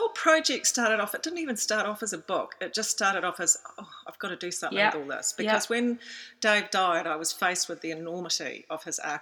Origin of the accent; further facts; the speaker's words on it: New Zealand; Yeah, I'm a Kiwi, and I had a fairly conventional childhood, and then I came to Fiordland when I was 17